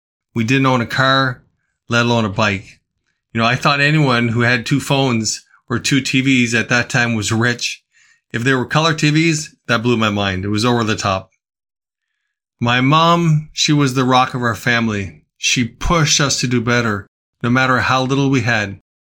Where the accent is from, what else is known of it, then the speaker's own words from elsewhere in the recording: Bathurst, New Brunswick, Canada; also born or lived in Toronto; I was born in Toronto, but my formative years were spent in Bathurst, New Brunswick. I graduated from Bathurst High School in 1982.